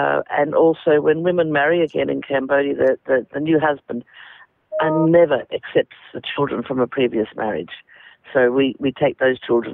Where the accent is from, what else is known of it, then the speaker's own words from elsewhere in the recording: Australia; born there; So I'm so damn glad that I was born in Australia.